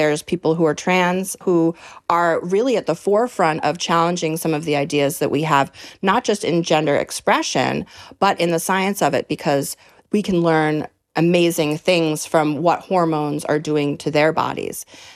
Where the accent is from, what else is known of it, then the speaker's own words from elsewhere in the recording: New York, United States; And so this book really came out of my experience growing up in New York's Hudson Valley. I lived on a property with my grandma.